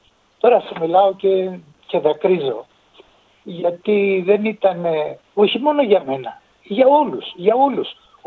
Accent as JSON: {"language": "Greek", "town": "Piraeus", "region": "Attica", "country": "Greece", "tie": "born or raised there", "also_born_or_lived": "Crete", "said": "Γεννημένος στην Κρήτη και μεγαλωμένος στον Πειραιά."}